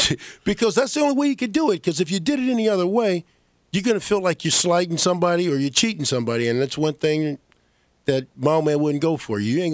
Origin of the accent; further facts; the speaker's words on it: Cleveland, Ohio, United States; And I'm growing up in Cleveland, and it's only 2.5 hours away from me.